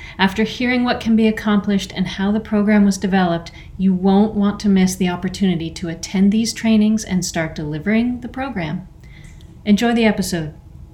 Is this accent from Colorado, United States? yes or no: no; Vermont, United States; So growing up in Vermont, we didn't have MAGPIES.